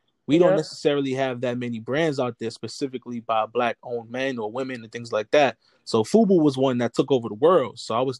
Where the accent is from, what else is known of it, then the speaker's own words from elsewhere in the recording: Harlem, New York, United States; I'm born and raised in Harlem.